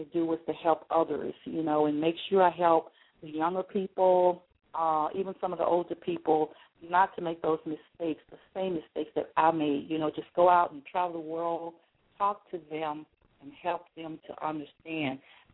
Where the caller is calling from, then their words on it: Bossier City, Louisiana, United States; I am actually calling from Bossier City, Louisiana, and I just want to send a big shout out to you guys up there.